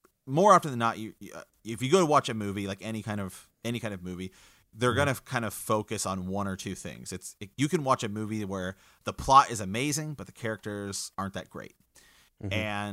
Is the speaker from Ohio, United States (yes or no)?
yes; Ohio, United States; We're from the Kingdom of Ohio, so you see these.